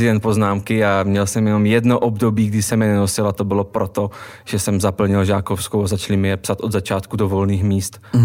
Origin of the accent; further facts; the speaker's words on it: Polanka nad Odrou, Moravian-Silesian Region, Czechia; sice jsem ostravský patriot, ale vyrostl jsem na vesnici kousek od Ostravy v Polance nad Odrou